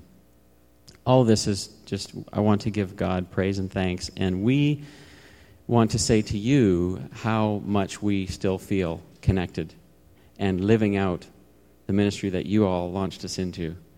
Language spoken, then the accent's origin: English; Toronto, Ontario, Canada; shortly thereafter ended up in Toronto, Canada, where I grew up. I was born and raised in Canada